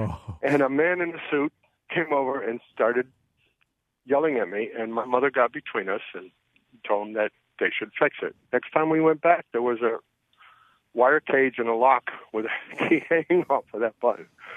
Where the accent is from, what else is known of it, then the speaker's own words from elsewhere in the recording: Windsor Locks, Connecticut, United States; Yes, I grew up in Windsor Locks, and G. Fox was the store to go to from where I was.